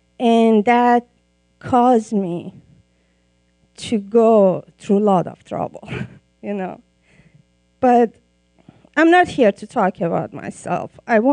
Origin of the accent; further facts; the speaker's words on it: Iran; English is a second language; Some of you may know I'm from Iran.